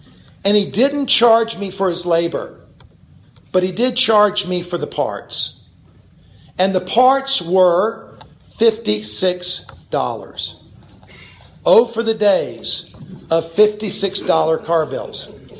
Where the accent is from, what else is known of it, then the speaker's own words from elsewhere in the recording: South Carolina, United States; Well, I'm from South Carolina. There's lots of poisonous snakes here.